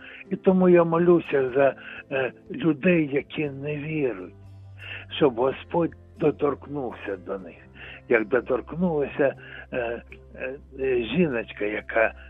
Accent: Yenakiieve, Donetsk Oblast, Ukraine; я народився на Донбасі, в місті Єнаківо, і прожив там основною, ну, дітство, юність, молодость, і вже женився. І я там прожив майже 40 год на Донбасі.

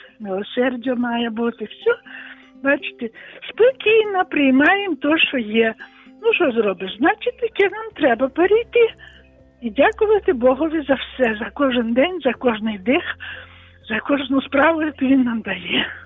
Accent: Volyn Oblast, Ukraine; я з Волині

